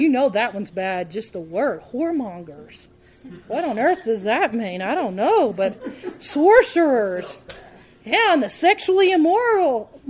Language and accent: English; United States; I'm an American. I don't want to see war.